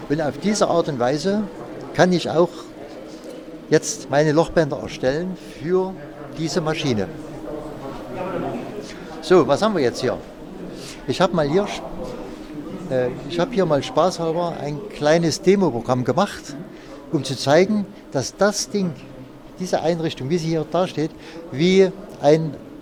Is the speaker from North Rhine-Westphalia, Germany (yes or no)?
no; Freiberg, Saxony, Germany; ich komme aus Freiberg und bin schon öfters mal hier gewesen